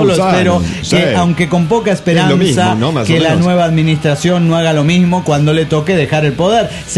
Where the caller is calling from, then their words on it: Cancún, Quintana Roo, Mexico; de Cancún, Quintana Roo.